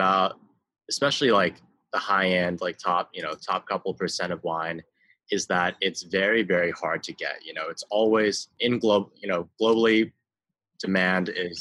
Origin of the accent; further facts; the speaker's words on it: Beijing, China; I grew up in Beijing.